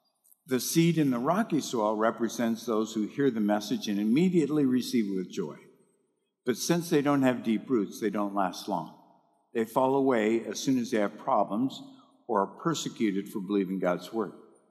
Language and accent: English; Montana, United States; And in where I grew up in Montana, there's a really large part of the soil is clay.